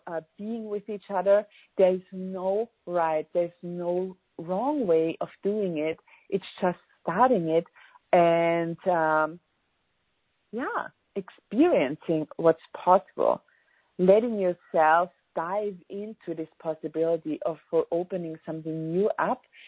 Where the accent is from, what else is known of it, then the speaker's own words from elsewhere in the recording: Austria; first language German; English is a second language; I'm from Austria. My first language is German, and I love that.